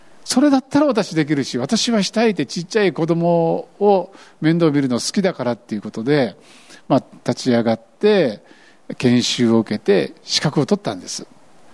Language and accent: Japanese; Kyushu, Japan; now in Shikoku, Japan; 九州で生まれ九州で育ち九州大好きです。